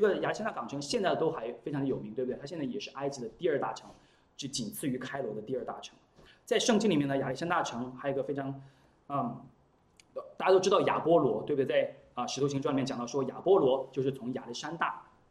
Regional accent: China; 但是我们改朝换代都是我们中国人在做，对不对？

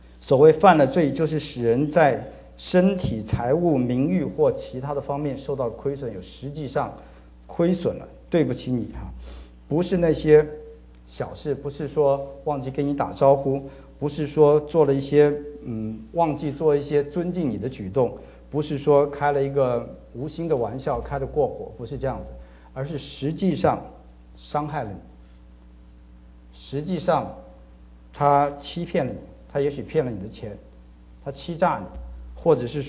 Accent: China; 我们中国人的普通话里面有一句就是得罪啊

